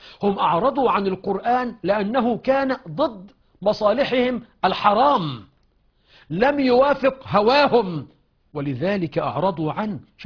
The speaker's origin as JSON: {"language": "Arabic", "country": "Egypt", "said": "في مثل عندنا في مصر سمعته يجي من 15-20 سنة"}